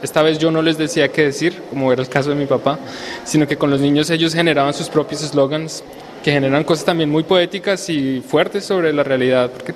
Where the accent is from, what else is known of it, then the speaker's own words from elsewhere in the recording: Colombia; Y una de estas resulta ser en Colombia, que es de donde yo vengo, y coincide con una ciudad en Indonesia.